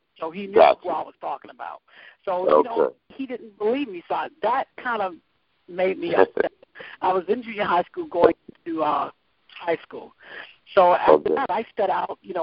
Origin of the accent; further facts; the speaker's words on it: New York City, New York, United States; I was born in New York City in the Bronx, okay